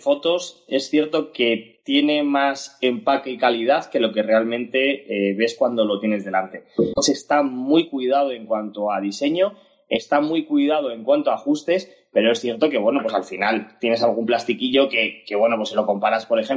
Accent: Community of Madrid, Spain; Yo personalmente, como buen madrileño

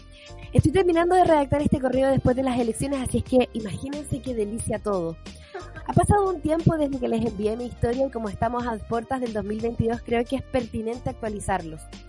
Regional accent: Santiago, Santiago Metropolitan Region, Chile; Y una de las cosas que también como santiaguinos nos tenemos que replantear es el ritmo en el que vivimos nuestra vida.

